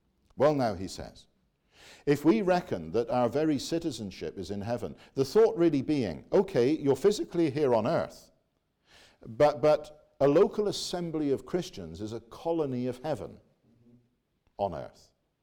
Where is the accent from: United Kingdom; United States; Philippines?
United Kingdom; now in Canada; It's a Canadian vote and I'm a Brit. I'm not eligible to vote.